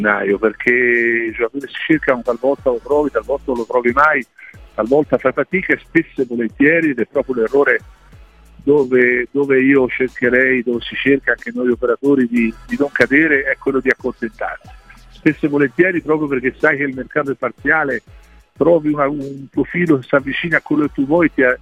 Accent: Florence, Tuscany, Italy; Io da fiorentino voglio, poi ci sono stato a lavorare

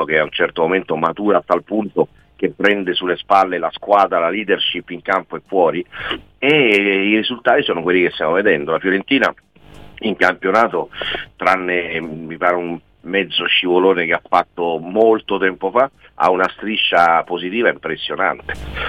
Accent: Rome, Lazio, Italy; io sono di Roma

